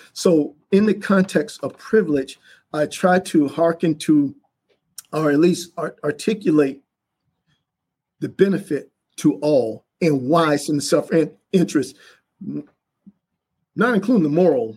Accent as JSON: {"language": "English", "region": "Florida", "country": "United States", "tie": "born there", "said": "they were first to integrate schools where I was born in Florida."}